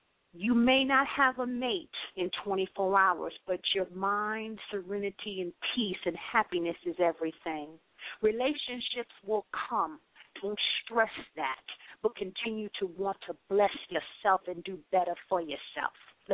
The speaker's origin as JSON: {"language": "English", "town": "Atlanta", "region": "Georgia", "country": "United States", "tie": "born or raised there", "said": "After the brook dried up at so many different churches in my hometown, Atlanta, Georgia, it was there at Beulah Missionary Baptist Church"}